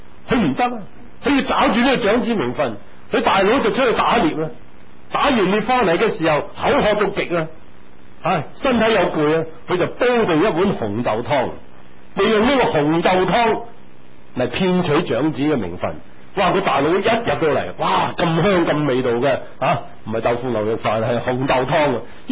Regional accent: Hong Kong; 圣经里面有一个人物很能够表现到我们香港人，或者表现到我们自己的心态

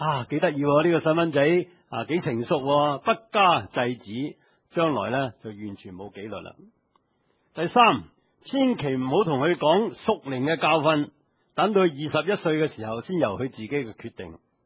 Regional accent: China; 尤其是我哋中国人嘅父母咧，就最兴嘅。

